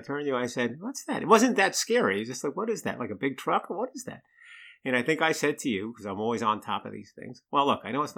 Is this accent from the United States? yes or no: yes; Northeast, United States; Well, I'm from the Northeast.